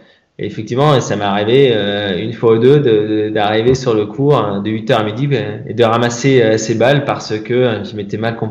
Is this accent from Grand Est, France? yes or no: yes; Strasbourg, Grand Est, France; moi, je suis strasbourgeois. Donc, bien évidemment, avant d'aller en sport études à Reims, je faisais allemand première langue.